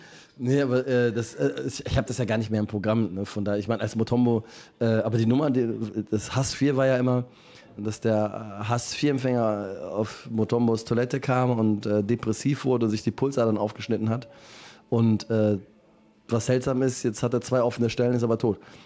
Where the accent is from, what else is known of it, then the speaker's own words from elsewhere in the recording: Cologne, North Rhine-Westphalia, Germany; so sind wir Kölner.